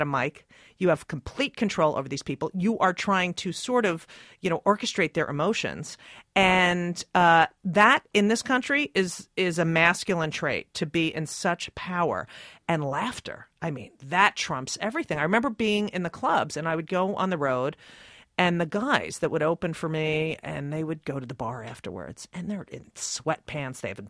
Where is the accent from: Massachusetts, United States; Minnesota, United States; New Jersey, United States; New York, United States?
New Jersey, United States; And I, you know, I grew up in New Jersey. I didn't grow up in a very isolated area.